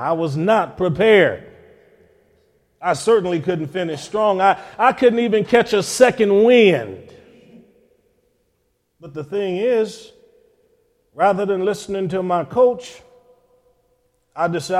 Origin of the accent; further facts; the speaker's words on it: Cleveland, Ohio, United States; I've had friends growing up in Cleveland, Ohio, that got involved with a lot of things